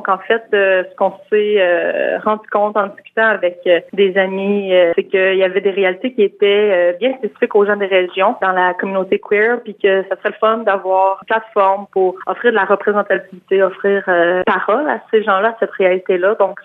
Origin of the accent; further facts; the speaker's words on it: Quebec, Canada; Moi, en fait, je suis originaire du Témiscamingue.